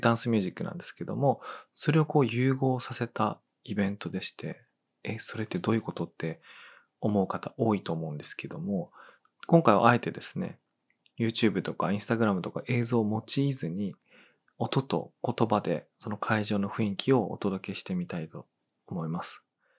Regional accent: Tono, Iwate, Japan; 獅子踊りはね、私、遠野の出身だとよく、聞き慣れてるっちゃ聞き慣れてるんですけども、

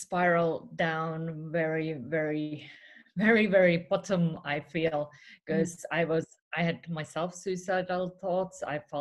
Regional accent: Finland; also born or lived in United States / Australia / United Kingdom; now in Spain; I'm originally from Finland, currently living in Spain. I have traveled all around the world. I have lived in US, Australia, UK as well.

